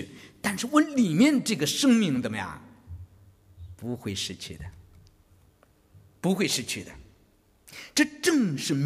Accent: China; 信了耶稣以后，他才知道我们中国人的问题，最重要是我们没有真正的认识这个神。

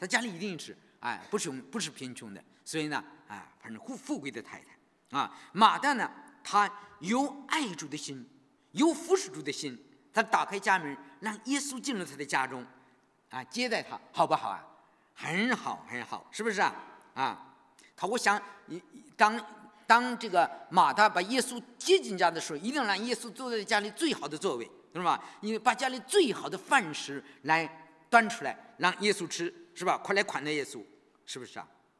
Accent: China; moved away; 我们中国人都过年的时候都是怎么样？都喜欢福字，是吧？我在国内的时候，几乎每一家不贴上一个福字

